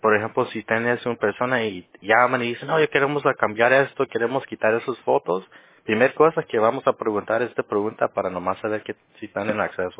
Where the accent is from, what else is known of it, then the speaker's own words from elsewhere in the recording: Guatemala; Soy chapín.